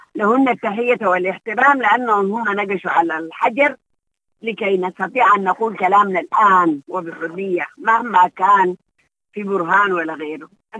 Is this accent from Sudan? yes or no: yes; Sudan; نحن كنساء سودانيات بنقف ضد الانقلاب بشدة